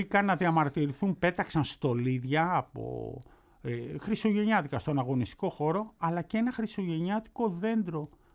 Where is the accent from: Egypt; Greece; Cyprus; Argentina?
Argentina; Εγώ είμαι από Αργεντινή, από εκεί κάτω.